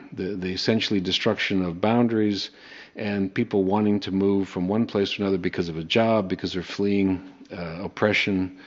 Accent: Canada; now in United States; You know, I'm an American. I live in America. I immigrated from Canada to America. It wasn't much of a cultural shock.

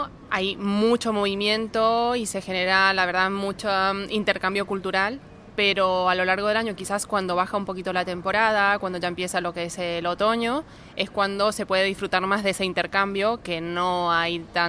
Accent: Mendoza, Argentina; now in Málaga, Spain; Yo soy de Argentina, Mendoza, Argentina, capital, una de las capitales del vino.

